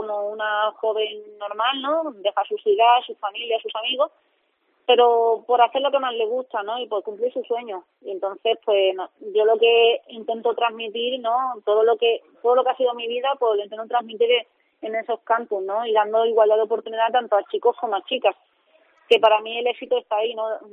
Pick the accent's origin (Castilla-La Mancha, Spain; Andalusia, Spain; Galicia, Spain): Andalusia, Spain; Cadiz; yo como ciudadana gaditana me tienen ahí para lo que quiera